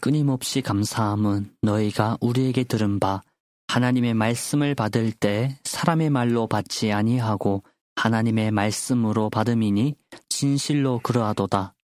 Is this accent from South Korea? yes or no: no; North Korea; 저희 고향 북조선